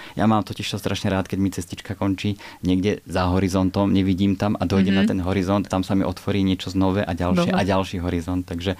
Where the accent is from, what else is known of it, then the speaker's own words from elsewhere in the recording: Bratislava, Bratislava Region, Slovakia; Ja som rodený Bratislavčan, ale akože dušou a srdiečkom to je Južná Morava.